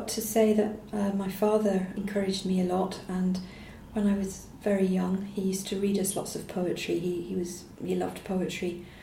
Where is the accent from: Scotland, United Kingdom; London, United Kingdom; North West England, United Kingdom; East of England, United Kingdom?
Scotland, United Kingdom; also born or lived in Tanzania; But yes, I'm proud to be Scottish, and I feel I am Scottish.